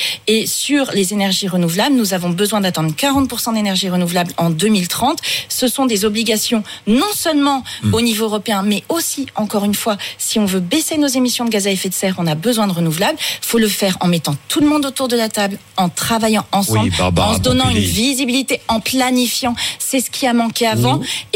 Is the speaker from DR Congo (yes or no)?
no; Hauts-de-France, France; moi, je suis de la Somme.